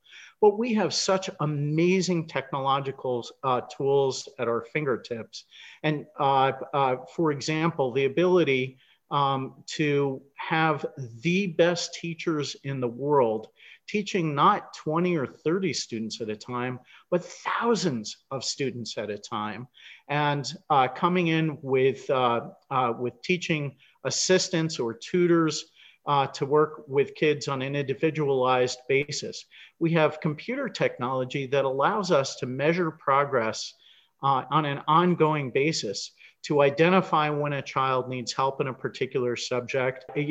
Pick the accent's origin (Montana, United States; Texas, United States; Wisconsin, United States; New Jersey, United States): New Jersey, United States; You know, we've experimented with that in places like my home state of New Jersey